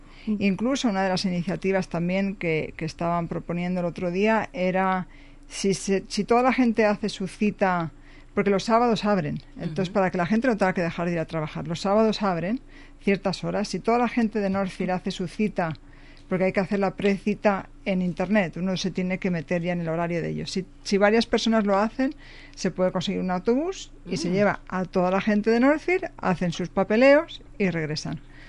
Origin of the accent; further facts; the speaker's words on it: Spain; yo, como ya saben, no soy mexicana. Entonces es curioso porque yo soy española